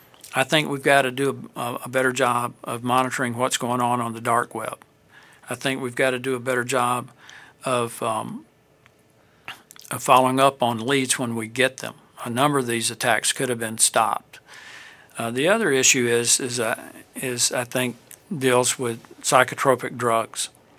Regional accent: Alabama, United States; And obviously, I'm from Alabama, but we got some pretty tough media back in Alabama

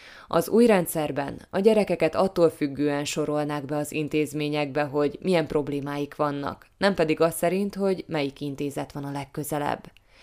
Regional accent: Slovakia; hajlamosak vagyunk úgy tenni, mintha szlovákiai magyarként ehhez nem lenne közünk

